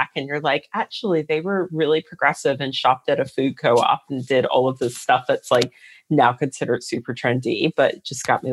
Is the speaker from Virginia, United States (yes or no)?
yes; Virginia, United States; I grew up in Northern Virginia.